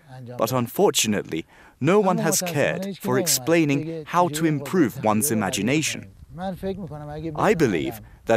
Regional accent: Behshahr, Mazandaran, Iran; I was born in 1972 in the Gorji Mahalla village of the city of Behshahr. I did my high school studies in Behshahr

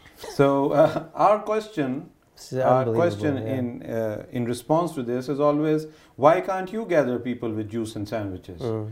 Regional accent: Pakistan; because I'm from Pakistan, you're from the United States, we know how the world works.

